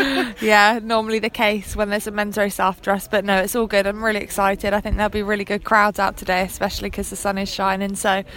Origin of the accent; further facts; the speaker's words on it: United Kingdom; being a British rider